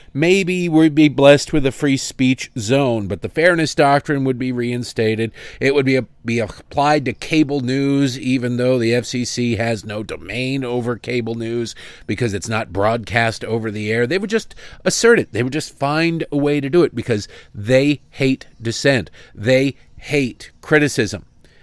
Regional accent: Detroit, Michigan, United States; Wednesday, July 31st in my hometown of Detroit. Yeah, way to go, Detroit.

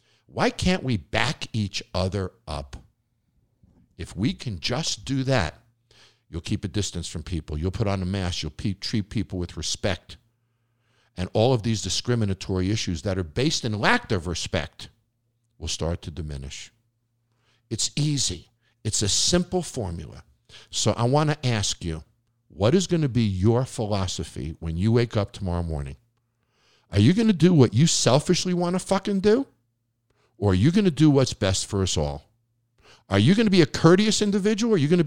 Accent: New York, United States; Yeah, and then when I grew up on Long Island, we used to take boats across to Westport and to Connecticut all the time as well.

